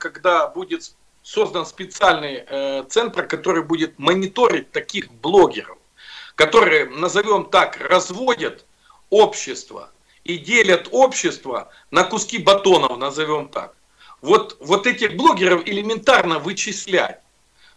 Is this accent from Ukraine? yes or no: yes; Ukraine; я сам украинец, живу здесь.